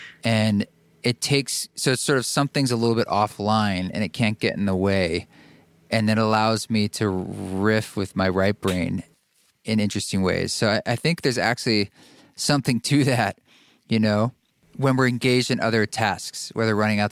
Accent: Salem, Oregon, United States; also born or lived in Portland, Oregon; I grew up in Salem, Oregon.

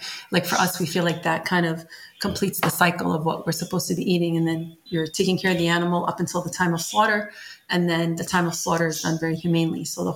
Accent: Brooklyn, New York, United States; I grew up in Brooklyn.

